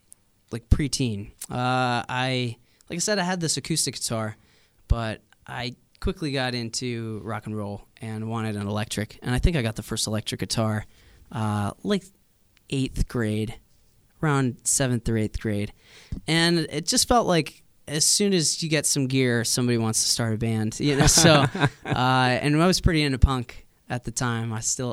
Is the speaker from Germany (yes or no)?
no; New York, United States; I mean, growing up on Long Island as well.